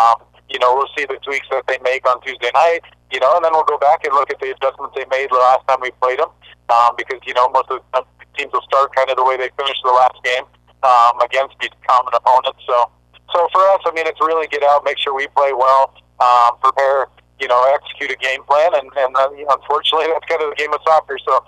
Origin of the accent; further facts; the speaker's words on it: New Orleans, Louisiana, United States; I grew up in New Orleans. My grandpa worked for the New Orleans Saints back in the day.